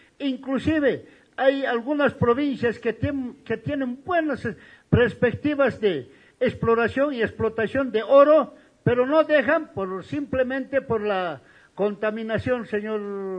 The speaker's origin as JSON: {"language": "Spanish", "region": "Oruro", "country": "Bolivia", "said": "Yo soy del departamento de Oruro."}